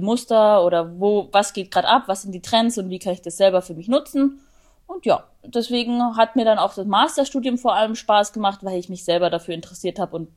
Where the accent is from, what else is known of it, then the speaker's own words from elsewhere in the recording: Augsburg, Bavaria, Germany; ich bin 29, ich komme aus Augsburg